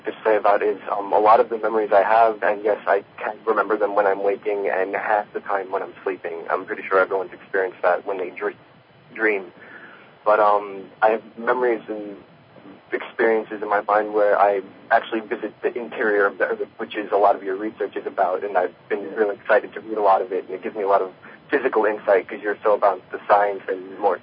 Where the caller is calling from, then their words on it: Brooklyn, New York, United States; I'm from Brooklyn, New York. I'm 17